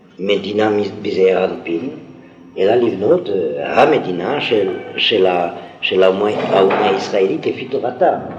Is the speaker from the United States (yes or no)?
no; Algeria; כשהייתי ילד קטן בבית ספר